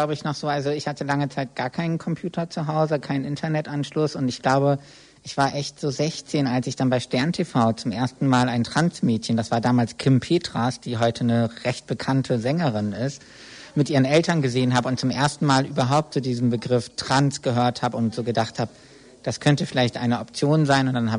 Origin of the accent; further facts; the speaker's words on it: Bremen, Germany; Ich komme aus Bremen.